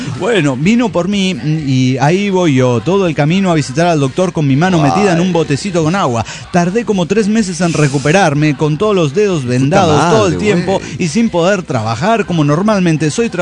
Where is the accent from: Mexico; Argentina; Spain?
Mexico; como buen mexicano que se respeta